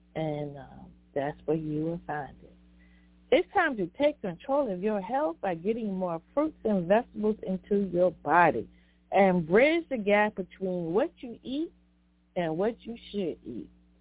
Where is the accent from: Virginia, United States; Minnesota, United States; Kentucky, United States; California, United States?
Virginia, United States; Sussex County; in my hometown of Sussex County, Virginia, a two-part series.